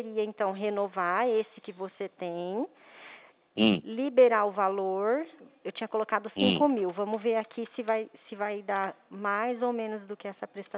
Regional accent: Mandaguari, Paraná, Brazil; also born or lived in Apucarana; morei minha vida inteira lá em Mandaguari. Nasci lá

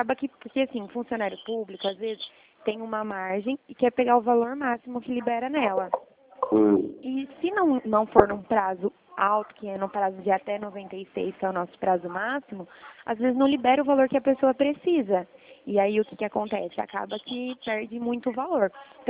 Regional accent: Araras, São Paulo, Brazil; Eu sou da cidade de Araras.

